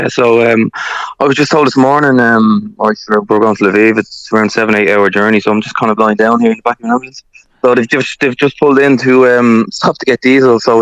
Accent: County Meath, Ireland; he's from Mead and I'm from Mead, so it's weird. We're only like 10 minutes from each other.

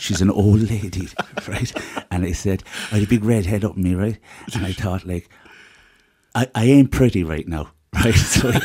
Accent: Cork, County Cork, Ireland; I'm from working class Cork.

